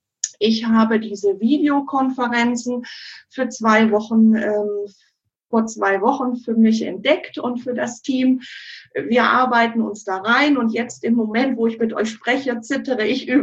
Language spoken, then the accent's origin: German; North Rhine-Westphalia, Germany; Ich komme aus Nordrhein-Westfalen, zwischen Bonn und Köln.